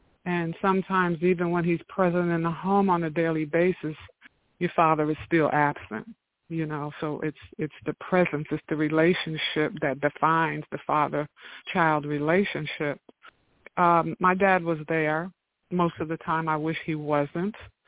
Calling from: Atlanta, Georgia, United States; Good morning. … I'm calling from Atlanta.

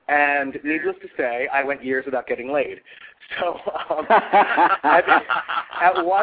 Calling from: Manhattan, New York, United States; I'm calling from Manhattan.

